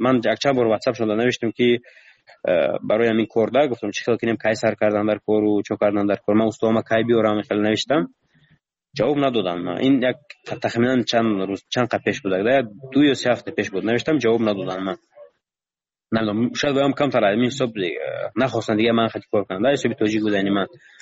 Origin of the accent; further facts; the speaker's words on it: Tajikistan; من گفتم من تاجیکم گفتم از تاجیکستانم